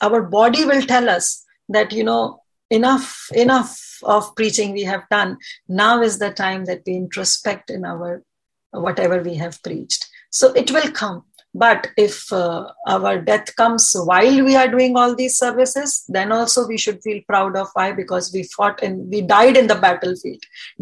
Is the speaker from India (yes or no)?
yes; Delhi, India; I'm also from Delhi.